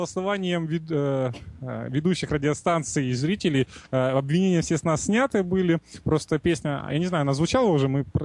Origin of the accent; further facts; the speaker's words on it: Far East, Russia; now in Moscow, Russia; Мы приехали в Москву, там с Дальнего Востока, Катя с Казани.